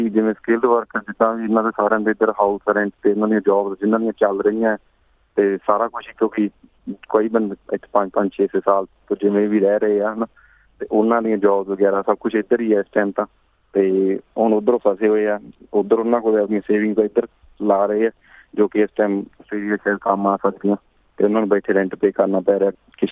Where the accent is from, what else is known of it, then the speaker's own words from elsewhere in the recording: Faridkot, Punjab, India; now in Australia; ਹਾਂਜੀ ਮੈਂ ਆਪਣਾ ਸਕਿੱਲ ਵੀਜ਼ਾ 'ਤੇ ਹਾਂ, ਜਿਹੜੇ ਸਭ ਕਲਾਸ ਹੈਗੀ 489, ਅਤੇ ਮੈਂ ਪੰਜਾਬ ਤੋਂ ਆਪਣੇ ਫਰੀਦਕੋਟ ਜ਼ਿਲ੍ਹੇ ਤੋਂ ਗੱਲ ਕਰ ਰਹੇ ਹਾਂ।